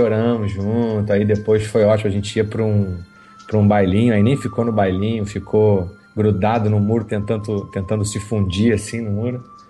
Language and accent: Portuguese; Petrópolis, Rio de Janeiro, Brazil; o cinema onde eu cresci vendo as coisas lá em Petrópolis, o Cine Petrópolis